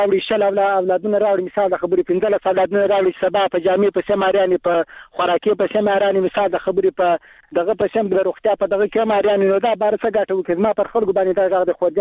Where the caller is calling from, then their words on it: Helmand, Afghanistan; تل د هلمند ته